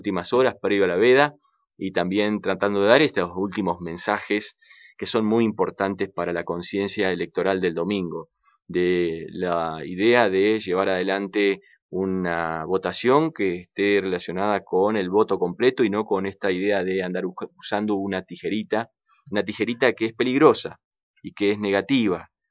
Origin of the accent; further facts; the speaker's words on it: Luis Beltrán, Río Negro, Argentina; el fin de semana estaré en una de las ciudades más lindas de la provincia de Río Negro, Luis Beltrán, en mi pueblo.